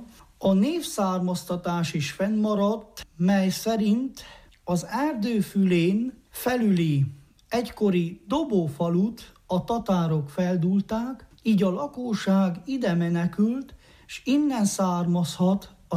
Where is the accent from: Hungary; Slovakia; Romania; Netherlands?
Romania; Albiș, Covasna; also born or lived in Târgu Secuiesc; 1980. január 3-án születtem Kézdivásárhelyen. Az óvodát és az elemi iskoláimat szülőfalumban végeztem, majd az alsócsernátoni Vég Antal általános iskolában folytattam.